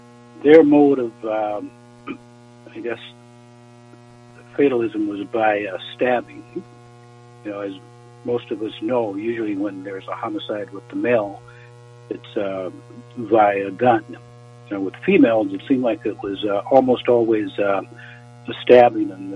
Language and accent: English; Alabama, United States; And there were several spots right in my hometown, and near Mobile, Alabama, there is the Port of Mobile.